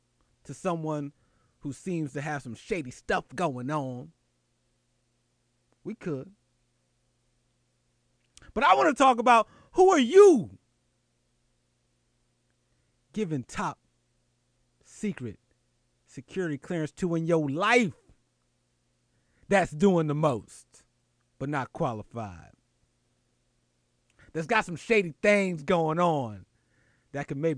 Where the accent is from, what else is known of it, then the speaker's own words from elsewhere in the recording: Philadelphia, Pennsylvania, United States; shout out to Daryl from my hometown of Philly